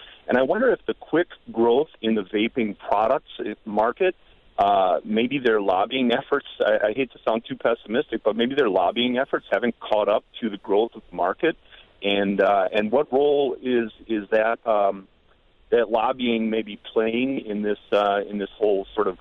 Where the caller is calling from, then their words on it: Edgerton, Wisconsin, United States; from Edgerton, home of the Tobacco Heritage Days.